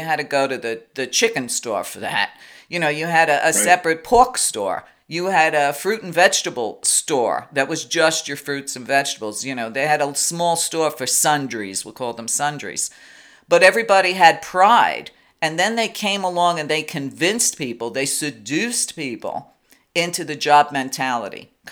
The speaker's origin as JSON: {"language": "English", "town": "Brooklyn", "region": "New York", "country": "United States", "tie": "born or raised there", "said": "Everybody in my neighborhood, and I grew up in the inner city, I mean, I grew up in Brooklyn"}